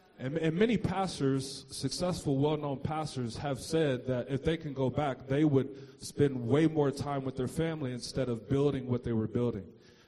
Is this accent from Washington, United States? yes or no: yes; Seattle, Washington, United States; So, yeah, I'm originally from Seattle. Grew up with my mom and my dad at the time.